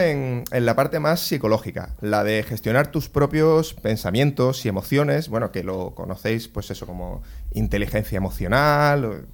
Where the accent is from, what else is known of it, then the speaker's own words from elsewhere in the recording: Seville, Andalusia, Spain; Yo la siesta la tengo genética porque soy sevillano.